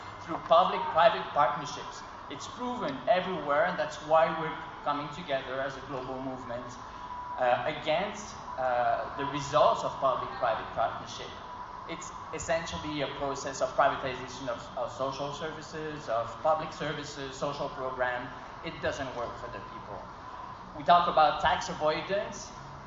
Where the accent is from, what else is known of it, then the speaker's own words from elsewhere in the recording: Canada; Obviously, you recognize by my accent that I'm not from Australia, I'm from Canada. I'm based in Canada